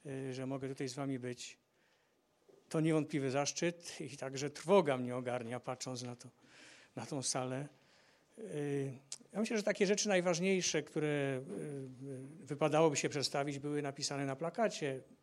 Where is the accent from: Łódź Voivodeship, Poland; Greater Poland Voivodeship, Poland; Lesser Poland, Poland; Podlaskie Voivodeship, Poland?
Lesser Poland, Poland; Kraków; jestem Krakusem od urodzenia i do dzisiaj mieszkam w Krakowie.